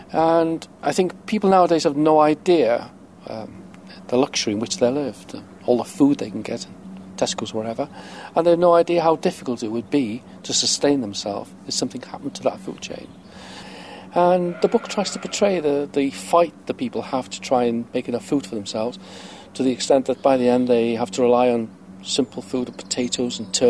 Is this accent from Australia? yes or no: no; Wales, United Kingdom; from my own angle as a Welsh person, living in a small country which can't really do that much about it.